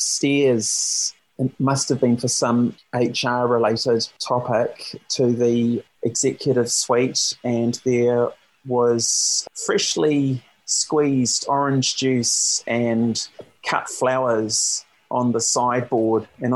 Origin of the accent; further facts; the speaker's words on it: Wellington, New Zealand; I grew up in Wellington and I studied at Wellington School of Medicine at the end of the 80s and start of the 90s.